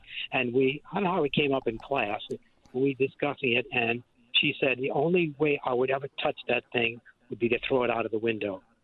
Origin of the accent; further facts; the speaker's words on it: New Orleans, Louisiana, United States; And I grew up late 40s, early 50s. So I grew up in Treme area. We had a big house with a big yard.